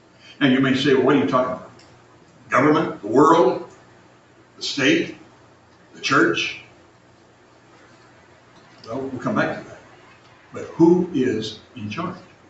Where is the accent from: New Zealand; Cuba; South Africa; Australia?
Cuba; I had the privilege of growing up in Cuba. My parents, when I was 7 years old, were assigned to Cuba as missionaries to open the work in Cuba.